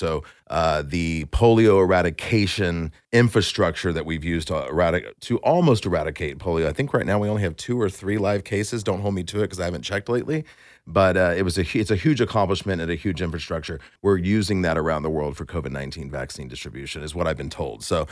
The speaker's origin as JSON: {"language": "English", "town": "New York City", "region": "New York", "country": "United States", "said": "I'm a New Yorker, so what happened to New York?"}